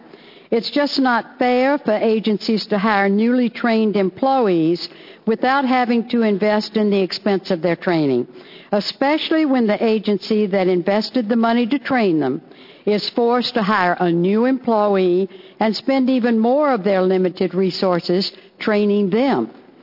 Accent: Coos Bay, Oregon, United States; in my district, in my hometown of Coos Bay.

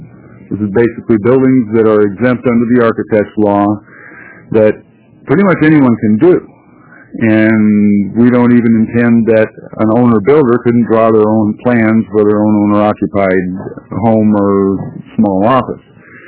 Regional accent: Grants Pass, Oregon, United States; Chair Nelson, members of the committee … from Grants Pass, Oregon

